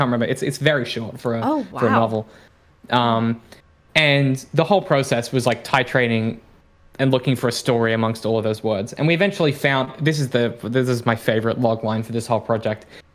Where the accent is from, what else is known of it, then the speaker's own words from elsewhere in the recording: Australia; plus like the isolationism that I grew up with in Australia